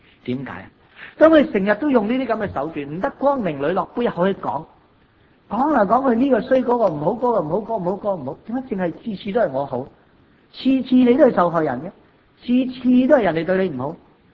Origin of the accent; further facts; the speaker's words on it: China; 我哋中國人係團結一家